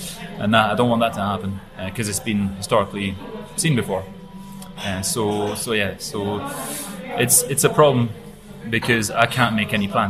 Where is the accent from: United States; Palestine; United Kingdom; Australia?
United Kingdom; also born or lived in France; I don't need any of that because I'm British. Also, I'm French.